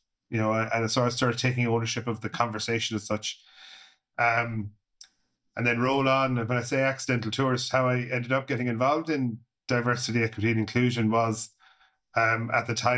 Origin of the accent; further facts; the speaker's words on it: Limerick, Munster, Ireland; A bit about myself and my background. I'm from Limerick.